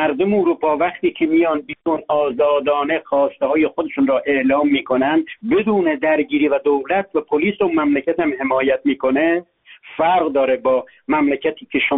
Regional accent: Iran; من به عنوان یک ایرانی

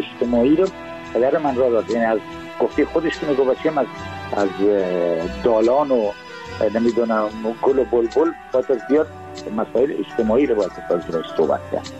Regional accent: Afghanistan

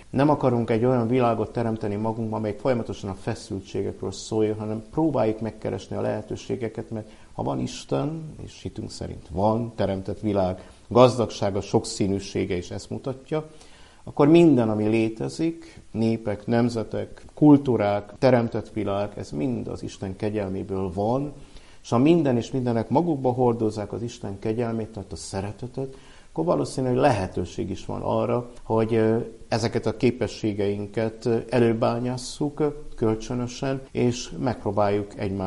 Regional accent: Cluj-Napoca, Cluj County, Romania; Az én szüleim székelyföldiek, Nyárad mente, ugye, hogy tetszett említeni. Én Kolozsváron születtem már, mert szüleim 50-es években Kolozsvára kerültek. Kolozsváron nőttem fel

